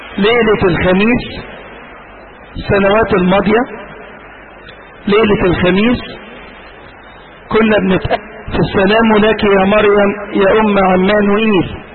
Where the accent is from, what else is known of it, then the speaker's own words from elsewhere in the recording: Asyut, Asyut Governorate, Egypt; حتى عندنا في اسيوط انا بسهر 4 ليالي غير الليلتين بتوع مصر